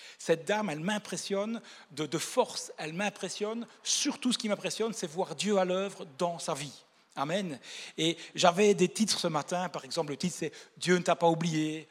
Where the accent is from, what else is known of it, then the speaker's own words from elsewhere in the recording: Belgium; Donc voilà, moi je viens de la Belgique